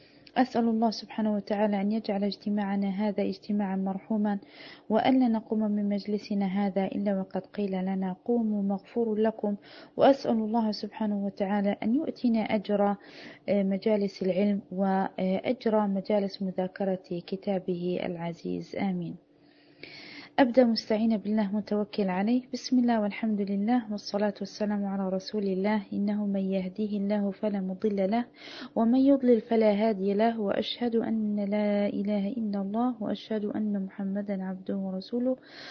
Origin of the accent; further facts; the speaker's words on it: United Arab Emirates; now in Canada; طبعا أنا فلسطينية الأصل، ولدت وترعرعت في الإمارات، وحاليا الآن مقيمة في كندا منذ عام تقريبا